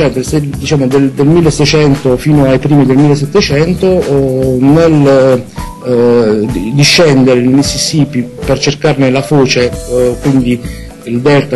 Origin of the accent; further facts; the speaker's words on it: Taranto, Apulia, Italy; Ti dicevo l'altra sera, no, una frase che io sono di Taranto, e a Taranto si dice